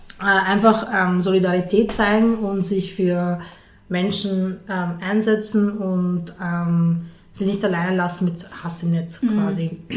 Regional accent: Lower Austria, Austria; now in Vienna, Austria; Wien war der erste Ort, den ich zu Hause nennen konnte. Ich bin in Niederösterreich aufgewachsen und ich hatte eine tolle Kindheit.

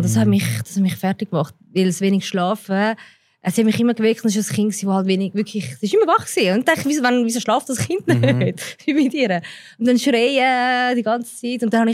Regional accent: Zurich, Switzerland; Nein, ich bin in Zürich aufgewachsen.

